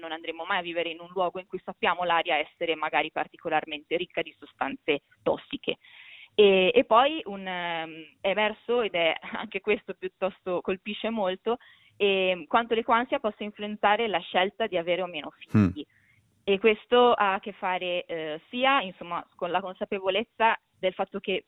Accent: Veneto, Italy; io sono veneta e quindi anche personalmente l'ho potuto vedere con i miei occhi

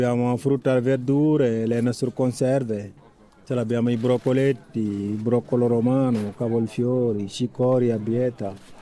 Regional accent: Senegal; Italian is a second language; now in Italy; vengo dal Senegal. Sono arrivato in Italia nel 2007.

